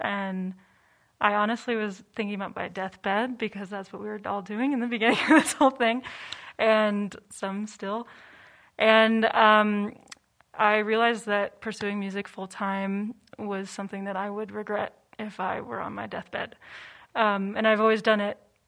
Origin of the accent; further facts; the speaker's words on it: West Coast, United States; I'm from the West Coast, so I was excited about, I mean, I love it here, and I was also excited about going back to my roots a little bit